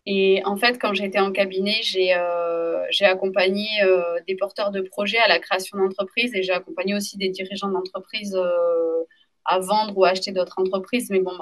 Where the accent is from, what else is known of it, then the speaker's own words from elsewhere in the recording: Toulouse, Occitanie, France; also born or lived in Lille; now in Bordeaux, France; Et je suis originaire de Toulouse.